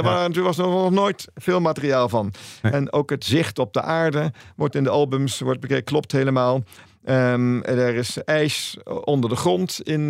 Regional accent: Belgium; Ik ben Belg.

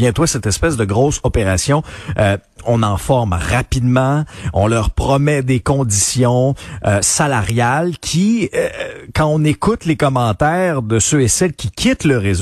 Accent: Quebec, Canada; ma région natale, l'Abitibi-Témiscamingue

